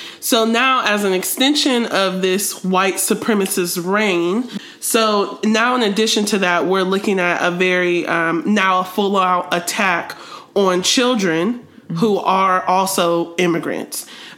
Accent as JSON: {"language": "English", "region": "Ohio", "country": "United States", "tie": "born or raised there", "said": "I've heard stories like this from him and people that I grew up with in Ohio"}